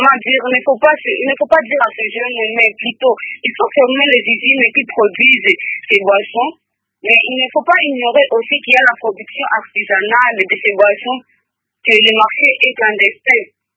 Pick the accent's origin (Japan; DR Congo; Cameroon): DR Congo; Uvira, South Kivu; Même ici chez nous à Ouvira, plusieurs jeunes en prennent aussi